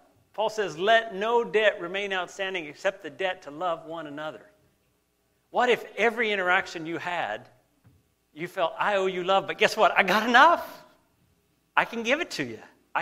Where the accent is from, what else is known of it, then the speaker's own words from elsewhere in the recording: United States; now in Canada; I couldn't work as a Canadian, because I wasn't a Canadian, I was an American at that point.